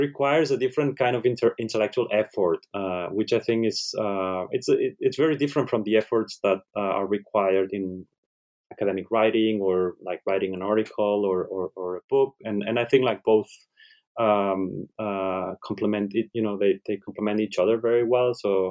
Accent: Spain; first language Catalan; English is a second language; thought it would be nice to translate it into Catalan language, which is my mother tongue.

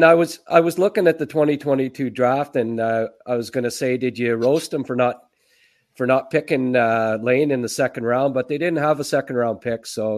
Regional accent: Shawville, Quebec, Canada; I got to know Flairzy through the Murrays in Shawville, who I'm from Shawville, Quebec, and Brian Murray and Tim Murray from there.

